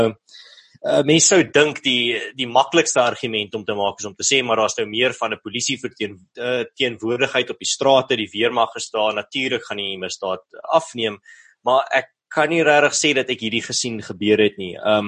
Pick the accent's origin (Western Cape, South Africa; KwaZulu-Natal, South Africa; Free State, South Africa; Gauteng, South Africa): Western Cape, South Africa; Malmesbury; in my tuisdorp van Mamesbury